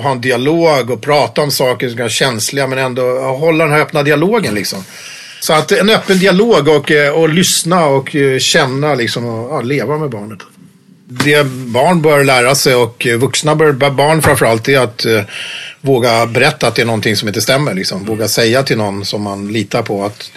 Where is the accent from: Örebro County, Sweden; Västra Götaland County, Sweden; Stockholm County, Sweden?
Stockholm County, Sweden; Tyresö; vi växte upp i Tyresö, det var barnrikaskommunen.